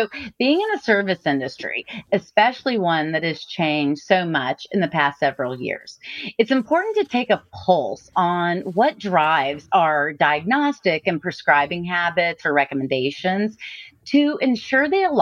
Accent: Rosenberg, Texas, United States; also born or lived in Dallas-Fort Worth; I practiced as an ER vet for 15 years in the Dallas-Fort Worth area and then returned to my hometown of Rosenberg, Texas

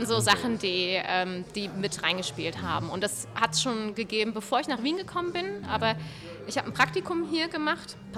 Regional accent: Cologne, North Rhine-Westphalia, Germany; now in Vienna, Austria; als Kölnerin kommt die an und ist so komplett, so ist das nicht alles toll

